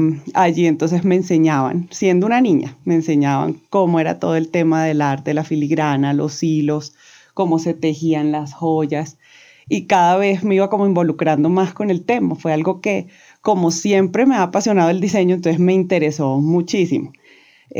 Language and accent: Spanish; Bogotá, Bogotá Capital District, Colombia; born there; yo nací en Bogotá por cosas de la vida, porque mis papás se conocieron en Bogotá, pero tengo mamá vallenata y mi papá es de San Fernando Bolívar, que es la región de Mompox.